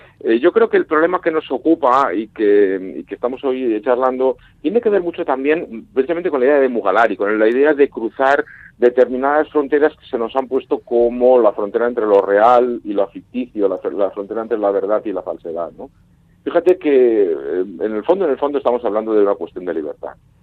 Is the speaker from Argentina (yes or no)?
no; Barcelona, Catalonia, Spain; A veces pienso que incluso yo que soy de Barcelona, el propio proceso catalán tiene que ver mucho con eso